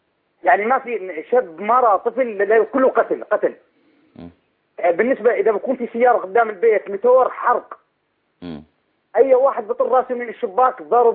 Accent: Daraa Governorate, Syria; أنا من درعا، من قرية جانب الحارة نمر.

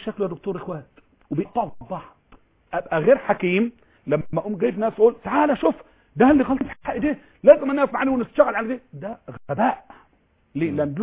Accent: Egypt

